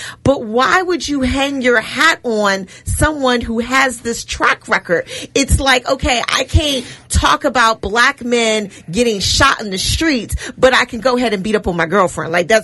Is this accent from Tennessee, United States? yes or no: no; Maryland, United States; Well, as you know, yes, I'm from Prince George's County. Live in Prince George's County now